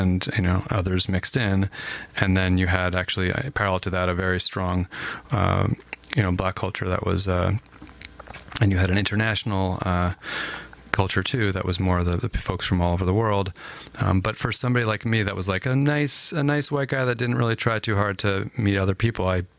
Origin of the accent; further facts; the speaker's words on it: New Jersey, United States; I think where I grew up in Northeast New Jersey, Bergen County, was, you know, middle and upper middle class.